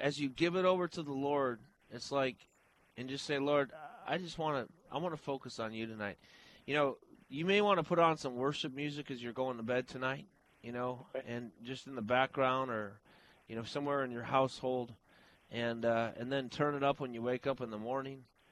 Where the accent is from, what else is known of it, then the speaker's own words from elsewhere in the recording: Palatine, Illinois, United States; Did you know I'm from Palatine, Illinois, Valerie?